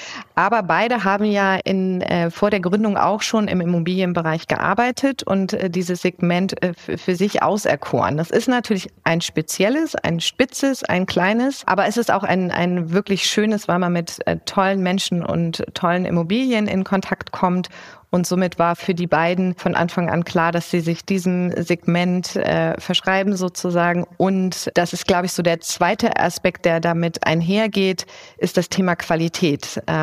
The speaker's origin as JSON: {"language": "German", "region": "Hamburg", "country": "Germany", "tie": "born or raised there", "said": "Hamburg ist ja sozusagen meine Heimat und unser Home-Turf"}